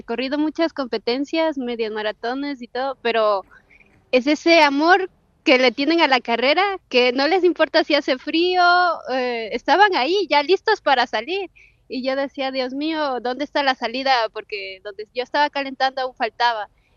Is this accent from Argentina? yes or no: no; Quito, Pichincha, Ecuador; moved away as an adult; now in Spain; como ya llevo años aquí en España y yo corría esa. Digo, parece la carrera que estoy en mi país.